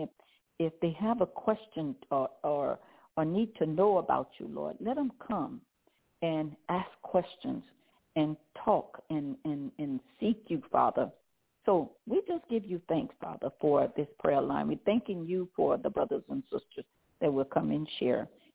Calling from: Zachary, Louisiana, United States; Good evening, brothers and sisters. … I'm calling from Zachary, Louisiana.

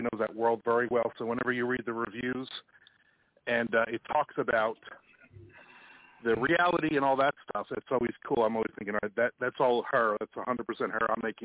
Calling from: Jacksonville, Florida, United States; I'm in Jacksonville, Florida.

